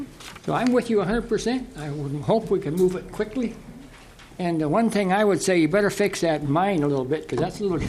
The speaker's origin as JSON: {"language": "English", "town": "Lake Chautauqua", "region": "New York", "country": "United States", "tie": "born or raised there", "said": "And I watched Lake Chautauqua when I grew up on Lake Chautauqua. I could ride my bicycle on any piece of that."}